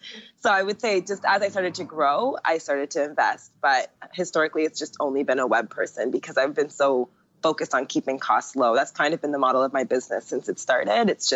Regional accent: Jamaica; moved away as an adult; now in Asia; as a Jamaican girl, like I never turn away money.

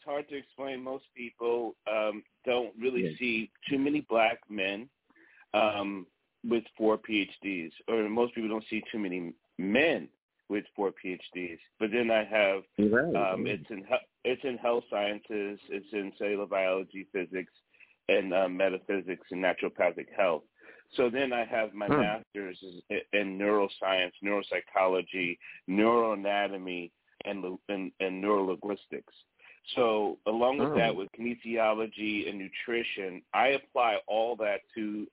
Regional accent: Bronx, New York, United States; now in Maryland, United States; I'm originally a New Yorker. I'm always going to be a Bronx kid.

